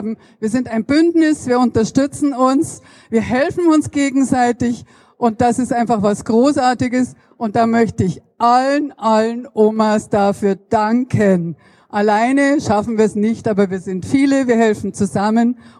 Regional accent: Halle, Saxony-Anhalt, Germany; Hallo, ich komme aus Halle. Wir haben in Halle schon ziemliche Probleme

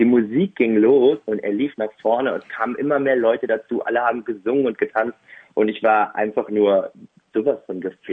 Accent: Bottrop, North Rhine-Westphalia, Germany; Ich habe seit meiner Geburt in Bottrop gelebt und dann habe ich hier zwei Stücke selber inszeniert, in meiner Heimatstadt dann auch aufgeführt.

